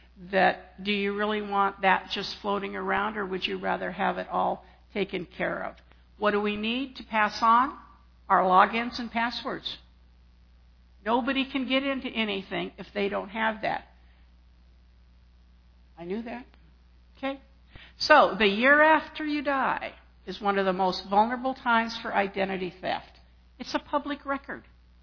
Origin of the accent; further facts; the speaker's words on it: El Segundo, California, United States; also born or lived in Inglewood; I was born in Inglewood at the Stark's Nest Lying In Hospital. But I like to say I was born in El Segundo because that was where I was raised.